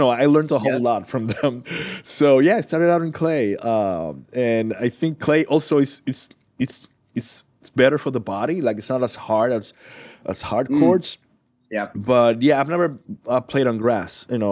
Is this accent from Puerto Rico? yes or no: yes; Puerto Rico; Like, hey, Roger … I'm from Puerto Rico.